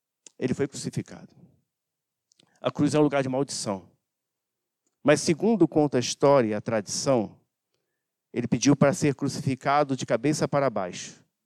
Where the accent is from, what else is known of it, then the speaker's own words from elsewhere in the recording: Rio de Janeiro, Brazil; Eu morava ali no Guarabu, né?